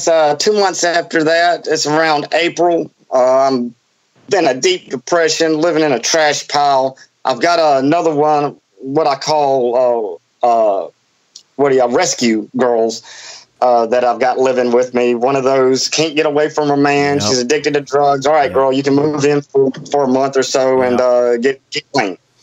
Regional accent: Mississippi, United States; I say, I'm from Mississippi. I know exactly what you guys look at this redneck sister fucking trailer trash from Mississippi right here.

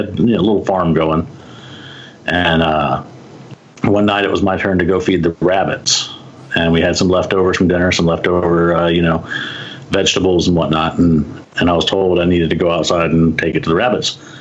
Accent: Texas, United States; I grew up in West Texas, way out in the middle of the desert, next to a military base. I'm a military brat. My dad was in the Air Force.

